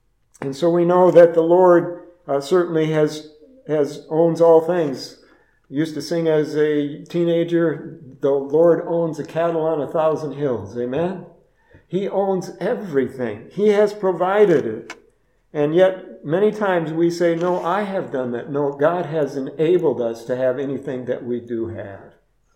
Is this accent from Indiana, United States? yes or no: no; Minneapolis, Minnesota, United States; I remember growing up in North Minneapolis when we went to church there